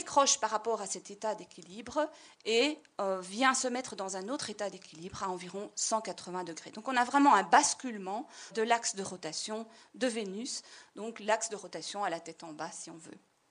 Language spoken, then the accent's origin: French; Belgium; j'allais dire 92, je viens de Belgique, 92 bars, donc c'est énorme